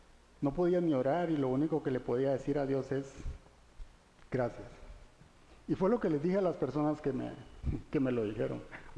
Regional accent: Guatemala; nosotros somos de Guatemala y vivimos en este lindo país

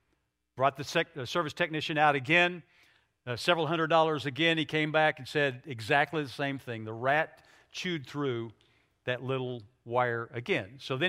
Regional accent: Oklahoma, United States; I grew up in Oklahoma, and I know we have that here in Kansas too

